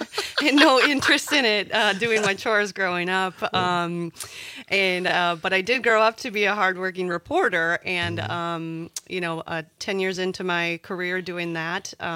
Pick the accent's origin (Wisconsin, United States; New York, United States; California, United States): Wisconsin, United States; also born or lived in Missouri; And growing up in Wisconsin, I was really dairy focused.